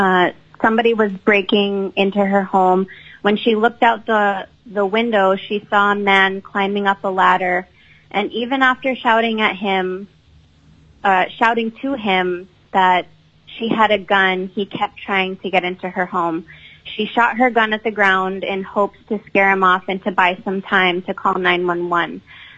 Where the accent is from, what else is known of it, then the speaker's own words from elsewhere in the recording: Bethel, Alaska, United States; now in Anchorage, United States; I'm originally from Bethel, Alaska, or Montreshuk. I'm Yupik, and I currently am the Communications Director for Native Peoples Action, living here on Denaina Lands in Anchorage.